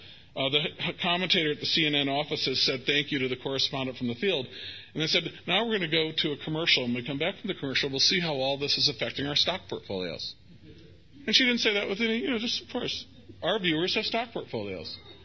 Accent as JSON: {"language": "English", "town": "Cleveland", "region": "Ohio", "country": "United States", "tie": "born or raised there", "said": "I was raised in Cleveland, Ohio. In fact, I have the honor of being the youngest paper boy in the history of Cleveland, Ohio."}